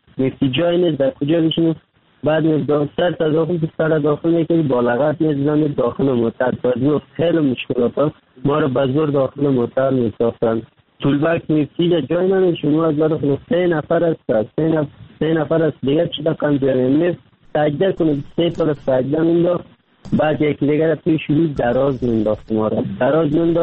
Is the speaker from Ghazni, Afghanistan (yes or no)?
no; Kabul, Afghanistan; آمدم از کابل آمدم